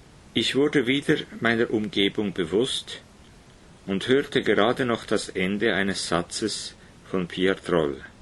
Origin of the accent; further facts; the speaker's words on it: Switzerland; Ich bin Schweizer und kannte das Ausmaß der Bombardierung nicht.